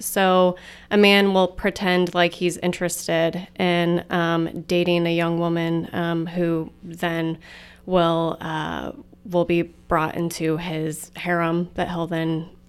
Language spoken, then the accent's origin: English; Noblesville, Indiana, United States; So I grew up in Noblesville, so still kind of close to home.